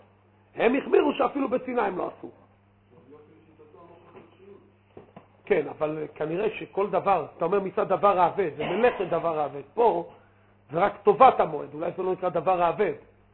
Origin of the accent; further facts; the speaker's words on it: Jerusalem, Jerusalem District, Israel; זאת אומרת, הכוונה, בבית וגן. שם באמת המקולת היה פתוח כל היום.